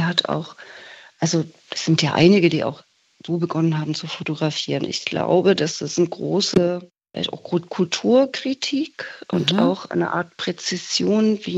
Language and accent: German; Meissen, Saxony, Germany; also ich komme ja in der Nähe von Dresden, aus Meißen